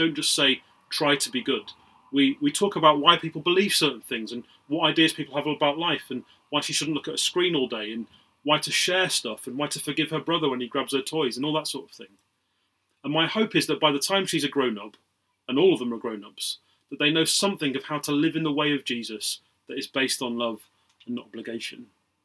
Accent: United Kingdom; we're all British and polite

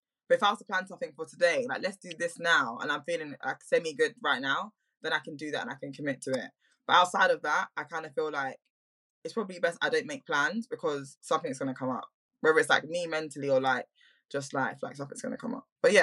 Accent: England, United Kingdom; born there; I was born in England.

